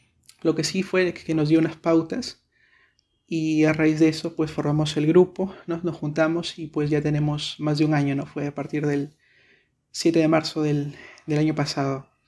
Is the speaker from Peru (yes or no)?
yes; Peru; estoy a cargo de Sede Sapiencia, soy de Perú, tengo 24 años